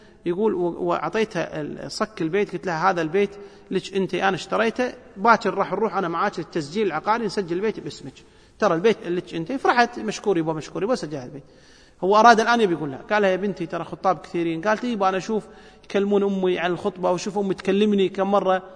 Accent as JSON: {"language": "Arabic", "country": "Kuwait", "said": "يعني عندنا بالكويت أكثر من 790 ابن تبنتهم"}